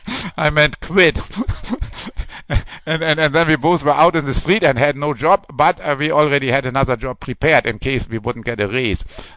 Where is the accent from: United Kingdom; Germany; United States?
Germany; Hamburg; And I am from Germany, northern Germany, Hamburg, close to the North Sea.